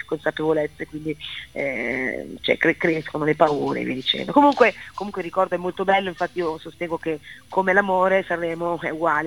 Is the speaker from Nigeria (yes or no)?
no; Finland; born there; Italian is a second language; Sono nata in Finlandia, sono girato un po' il mondo con la mia musica